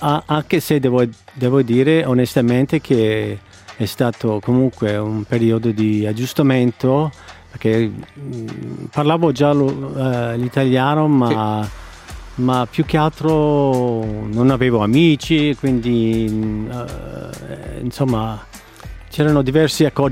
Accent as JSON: {"language": "Italian", "region": "Ohio", "country": "United States", "second_language": "Italian", "moved": "yes", "lives_now": "Switzerland", "said": "sono tanti anni che sono qua, però ho sempre l'accento che traspare. Sono americano d'origine."}